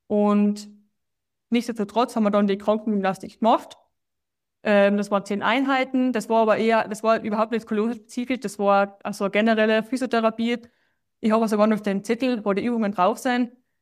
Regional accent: Tyrol, Austria; ich komme aus Osttirol und bin 31

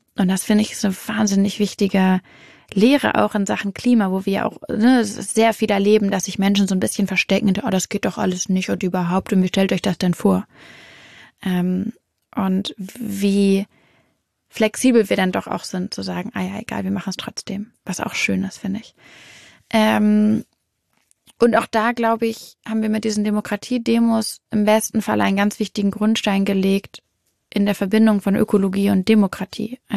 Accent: Hamburg, Germany; Natürlich, bin ja auch Hamburgerin.

